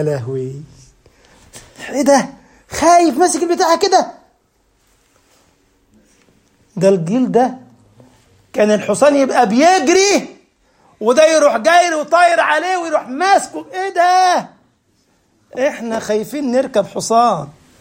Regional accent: Egypt; انا اذكر مره ودونا متحف عندنا في مصر من المتاحف وتابع المدرسه احنا الصغار

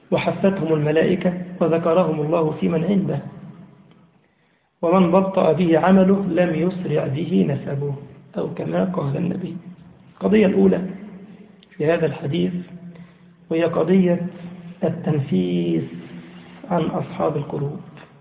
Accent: Egypt; أنا مثلا من مصر اليورو بيعمل حوالي 8 أو 7 ونص أو 9 على حسب الحال

